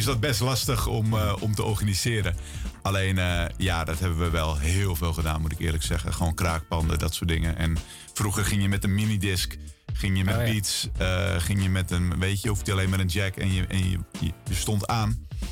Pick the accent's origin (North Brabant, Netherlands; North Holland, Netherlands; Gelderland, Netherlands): North Holland, Netherlands; We komen uit West-Friesland, we houden van een borreltje.